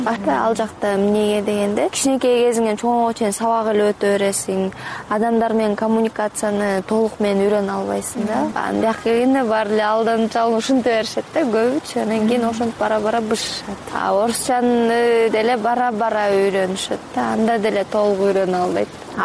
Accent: Artux, Xinjiang, China; Кичинекей кезимде Артышта жашаганбыз, болсо ошол Кызыл Суу автоном районунда. Кичинекей балалык кезим ошол жактан өскөндөй

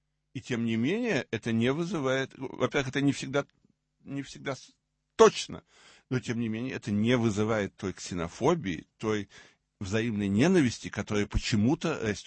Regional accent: Saint Petersburg, Russia; я петербуржец во многих поколениях. Не только родители, но и деды, и прадеды.

